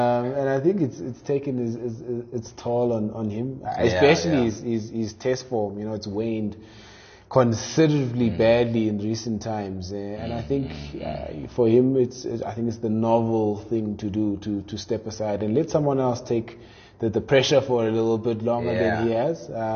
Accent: South Africa; I think that's the best Faf and the best version of Faf du Plessis we want as South African fans.

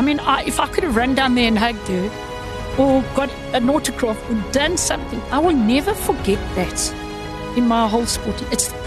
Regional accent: Eastern Cape, South Africa; I grew up in the Eastern Cape.

